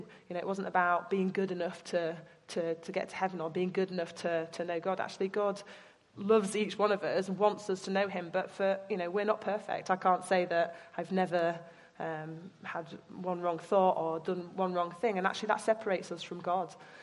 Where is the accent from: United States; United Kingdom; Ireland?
United Kingdom; Yorkshire and the Humber; I was a new girl, I was from Yorkshire, everyone else was from the London area.